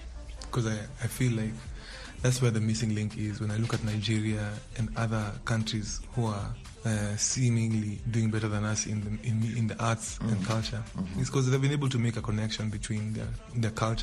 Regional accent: Nairobi, Kenya; I am a musician from Nairobi, Kenya.

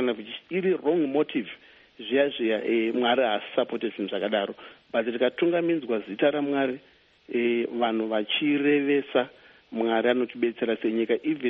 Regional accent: Chitungwiza, Harare, Zimbabwe; is 43 years old. I was born here in Zimbabwe. I was born in Chitungwiza, where I grew up. Then I went on to do my primary and secondary education. I did my primary in Chitungwiza and my secondary education in Rusununguko.

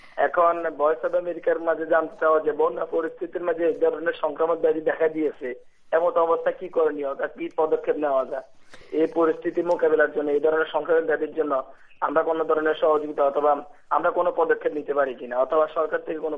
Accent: Chittagong Division, Bangladesh; গ্রাম গান্ধাসি, ডাকঘর বাঙ্গর দাবাজার, থানা নাঙ্গলকোট, জেলা কুমিল্লা। আমার বাড়ি হচ্ছে ডাকাতিয়া নদীর পারে আমার বসবাস।

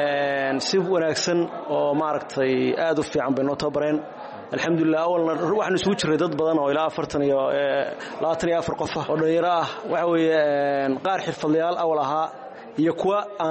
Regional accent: Bandarbeyla, Karkaar, Somalia; anigu waxaan ka soo jeedaa deegaanka Bayla Bandarbeela ka soo jeedaa anigu

